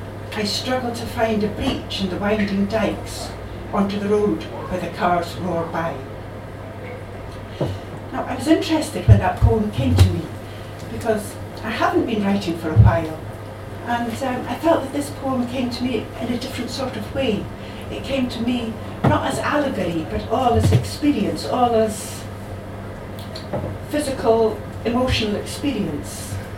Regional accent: Edinburgh, Scotland, United Kingdom; now in Skye, United Kingdom; I'm from Edinburgh originally, and I stay in Skye now

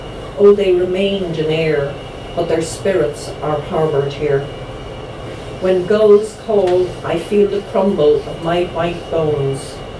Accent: Ireland; I said some nonsense like, I'm Irish, we don't take our clothes off.

